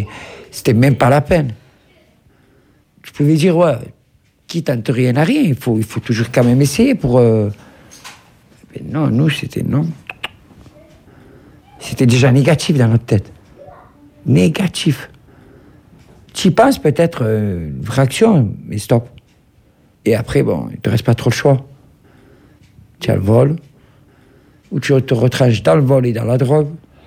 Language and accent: French; France; born there; Je suis né en France, je suis français.